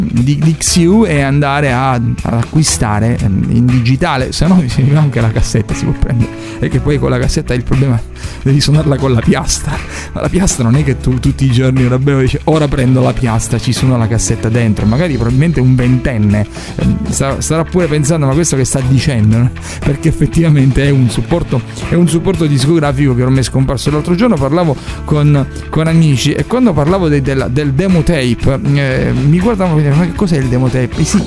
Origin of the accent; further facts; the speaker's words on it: Catania, Sicily, Italy; A questo punto è arrivata l'ora di rientrare a casa e andare direttamente dalle nostre parti, proprio a Catania.